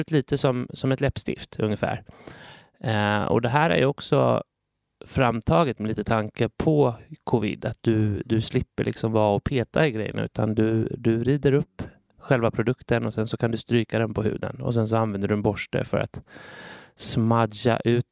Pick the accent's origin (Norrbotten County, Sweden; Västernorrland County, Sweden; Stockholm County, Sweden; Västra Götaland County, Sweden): Stockholm County, Sweden; Ekerö; now in Vaxholm, Sweden; Jag är 48 år. Jag är uppvuxen på Ekerö utanför Stockholm.